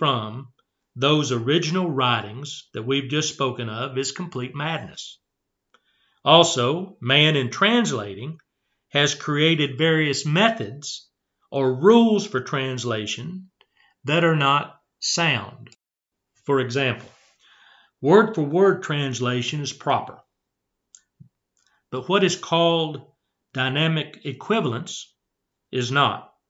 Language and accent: English; United States; as an American, I certainly appreciate the buffet system that we have in this country